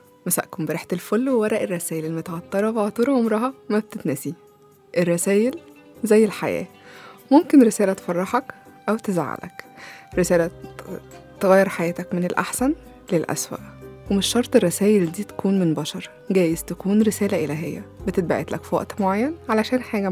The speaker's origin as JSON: {"language": "Arabic", "country": "Egypt", "said": "ورجوع بلدنا وكل شبر من أرضنا لكلنا، لينا كلنا كمصريين"}